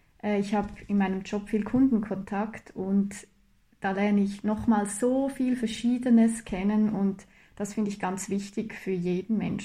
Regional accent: Switzerland; Sowas kennt man als Schweizer nicht.

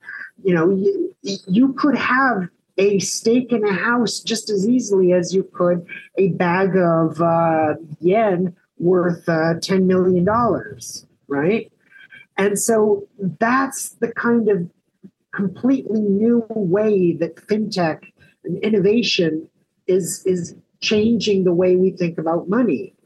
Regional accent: El Paso, Texas, United States; I grew up in El Paso, Texas, and it's, as you know, it's separated from a Mexican town called Juarez by a river, the Rio Grande.

